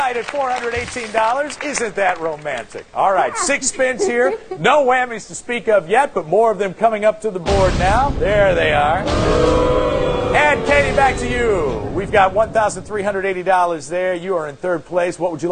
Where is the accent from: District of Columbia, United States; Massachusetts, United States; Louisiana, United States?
District of Columbia, United States; Washington; from Washington, D.C., and I need some cash to take my girlfriend home and meet my parents.